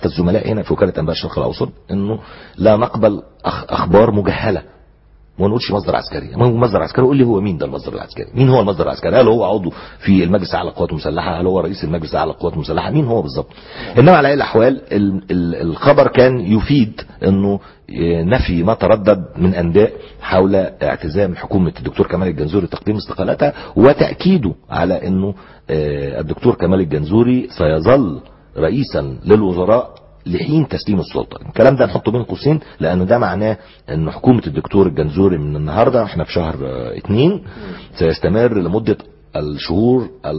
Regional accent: Egypt; احنا طبعا كلنا كمصريين

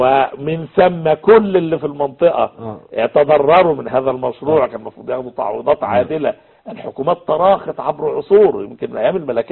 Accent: Egypt; عندنا في مصر

